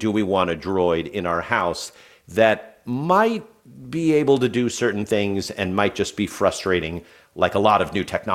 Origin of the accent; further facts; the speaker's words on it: Oakland, California, United States; I'm from Oakland with that last name, and it's always, always, always stuck with me.